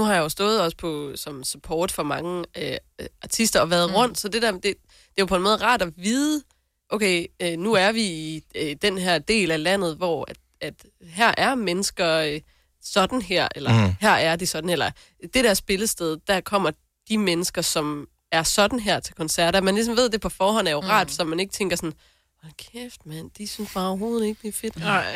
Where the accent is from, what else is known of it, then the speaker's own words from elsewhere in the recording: North Denmark Region, Denmark; vi er jo selv nordjyde